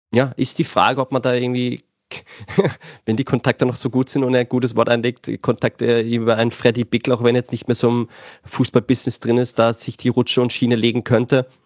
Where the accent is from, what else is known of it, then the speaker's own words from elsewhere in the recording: Karlsruhe, Baden-Württemberg, Germany; born there; ich als Karlsruher, wo ich ja geboren bin